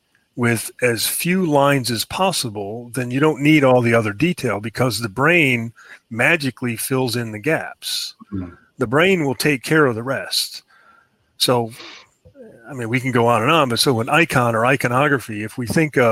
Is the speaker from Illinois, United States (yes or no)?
yes; Chicago, Illinois, United States; moved away as an adult; The quick intro is, born and raised in Chicago, ran away and joined the Army, retired after a career, then went to corporate America